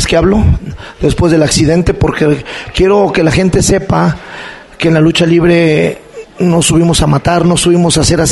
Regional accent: Mexico; yo también soy mexicano. Yo también tengo por qué defender esa bandera.

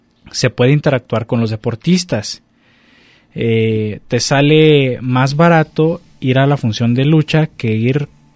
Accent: Mexico; nosotros lo que hacemos como mexicanos es que los invitamos

